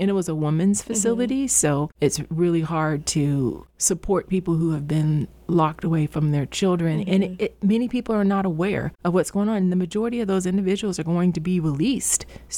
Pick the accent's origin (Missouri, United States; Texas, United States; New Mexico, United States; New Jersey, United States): Texas, United States; Houston; also born or lived in Charlottesville, Virginia; now in Springfield, United States; Sure. So I'm from Houston, Texas. I have been in Springfield for about 14 years, and it has become my home. Previously, I was in Charlottesville, Virginia at University of Virginia.